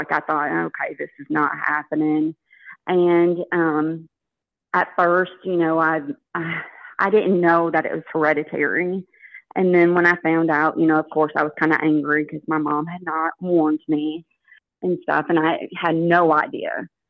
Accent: Shreveport, Louisiana, United States; accent: Louisiana twang; I'm from Shreveport.

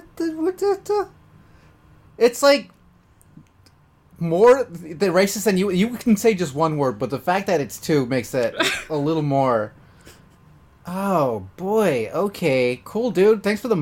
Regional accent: Riverside, California, United States; Yeah, no, I'm from Riverside, no herpes yet, so.

